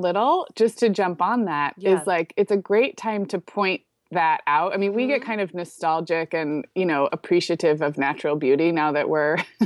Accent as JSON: {"language": "English", "region": "California", "country": "United States", "tie": "born or raised there", "said": "so I grew up in California. We don't have fireflies."}